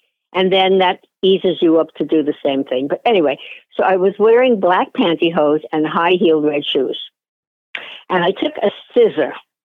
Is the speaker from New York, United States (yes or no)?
yes; Brooklyn, New York, United States; Because we're both from Brooklyn. And that's a hot neighborhood.